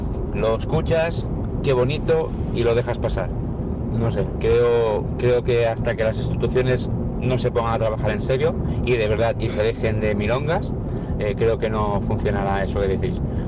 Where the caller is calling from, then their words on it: Menorca, Balearic Islands, Spain; de Menorca.